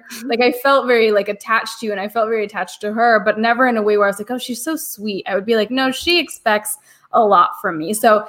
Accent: California, United States; But I grew up in the Silicon Valley in California.

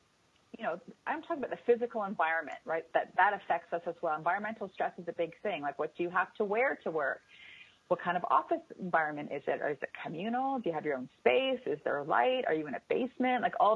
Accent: Canada; I know I'm Canadian

